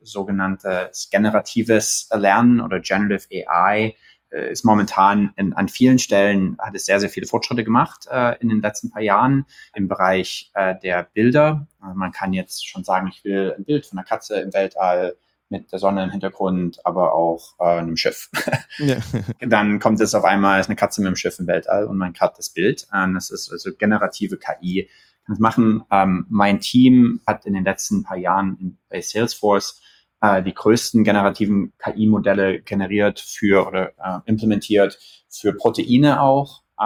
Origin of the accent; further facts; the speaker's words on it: Dresden, Saxony, Germany; also born or lived in Ethiopia; ich komme aus Dresden, Dresden geboren, ein paar Jahre in Äthiopien gelebt, mein Abi am Gymnasium Dresden-Plauen gemacht